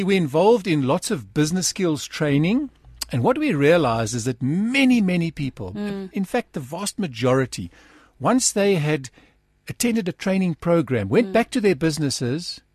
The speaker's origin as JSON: {"language": "English", "town": "Port Elizabeth", "region": "Eastern Cape", "country": "South Africa", "said": "I come from Port Elizabeth."}